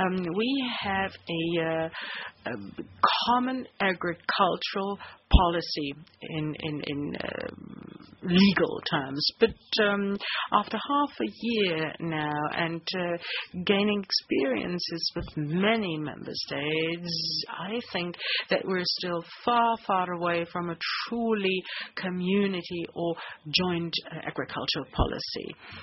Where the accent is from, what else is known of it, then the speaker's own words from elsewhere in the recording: Bavaria, Germany; also Bavaria, my home country